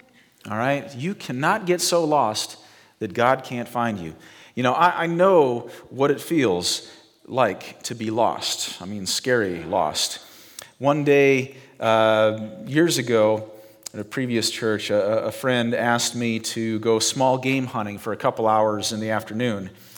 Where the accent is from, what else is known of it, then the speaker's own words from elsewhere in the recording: Nebraska, United States; I said, dude, I can't help you. I'm from Nebraska. You know, you can't get lost in Nebraska.